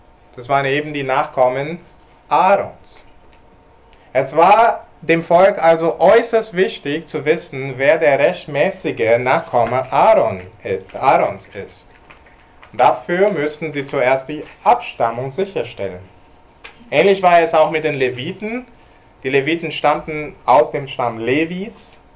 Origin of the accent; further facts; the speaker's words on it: England, United Kingdom; German is a second language; Als Engländer geschieht was mit mir, wenn jemand über Normandie spricht oder Waterloo.